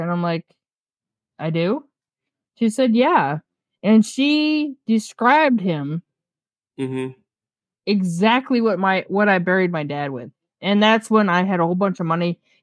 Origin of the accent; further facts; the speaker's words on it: Ohio, United States; this one here was like in Ravenna, and I was raised in Ritztown, which is like a 15-minute radius of where I was at.